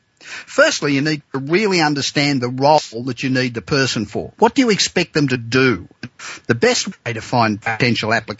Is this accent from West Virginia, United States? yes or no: no; Los Angeles, California, United States; I look forward to broadcasting again this time next week from my hometown of Los Angeles.